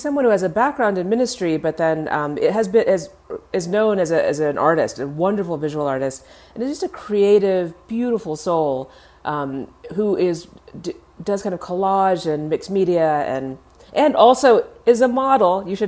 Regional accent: Dallas, Texas, United States; now in Atlanta, United States; and I'm from Dallas. I'm in Durham today, but I also moved to Atlanta recently.

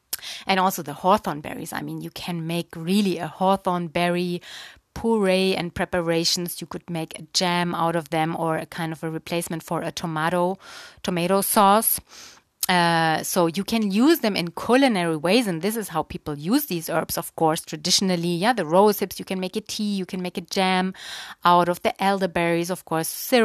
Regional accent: Germany; English is a second language; also born or lived in Brazil; now in Portugal; Yeah, I'm born and raised in Germany, and I have lived a long time in South America, in Brazil, and now I'm living since 6-7 years here in Portugal, in the south of Europe.

